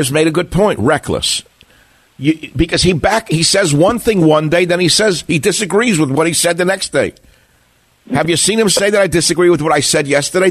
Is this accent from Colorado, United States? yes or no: no; Queens, New York, United States; They are. I'm from Queens. I can't let an insult go.